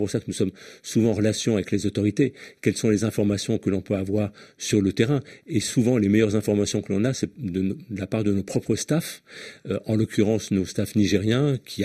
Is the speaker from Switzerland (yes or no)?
no; France; si on reste chez nous en France